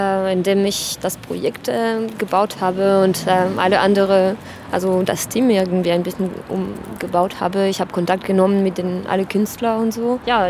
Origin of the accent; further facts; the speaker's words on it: Arles, Provence-Alpes-Côte d'Azur, France; German is a second language; now in Germany; Genau, ich bin aus Südfrankreich.